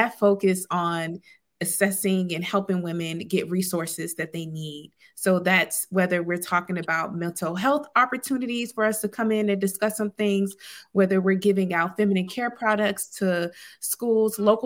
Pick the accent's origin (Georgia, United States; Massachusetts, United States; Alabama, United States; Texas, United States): Alabama, United States; Huntsville; Well, once again, I'm from Huntsville, Alabama. I was born and raised there.